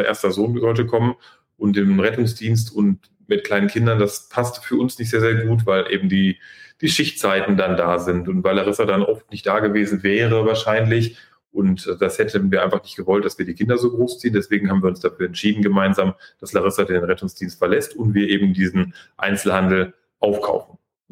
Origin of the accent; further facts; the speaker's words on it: Detmold, North Rhine-Westphalia, Germany; born there; ich bin in Detmold geboren, kennt vielleicht die wenigsten, das ist in der Nähe von Bielefeld und Paderborn.